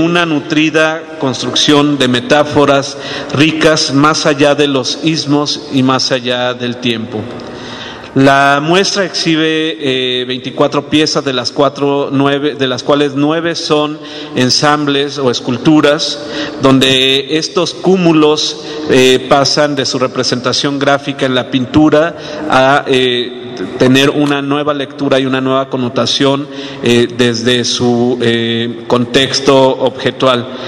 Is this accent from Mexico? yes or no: yes; Mexico; esa gran capacidad que como mexicanos poseemos todos al disponer los objetos